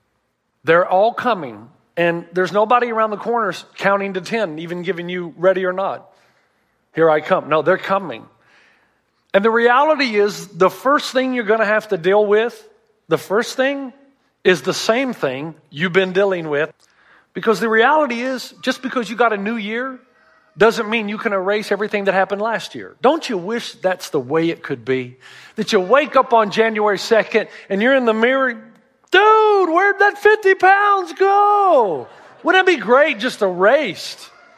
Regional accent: the South, United States; I'm from the South. We couldn't say words that big.

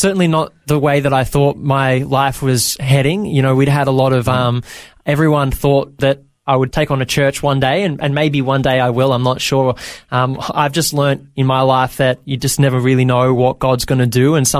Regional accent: Bendigo, Victoria, Australia; also born or lived in Maryborough; Yeah, I grew up in Bendigo, Victoria. It's a small country town.

